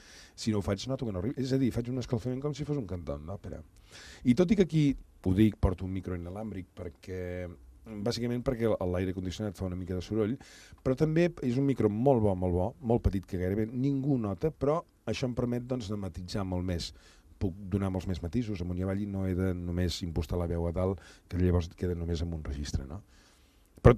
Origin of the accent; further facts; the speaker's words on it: Sabadell, Catalonia, Spain; jo soc fill de Sabadell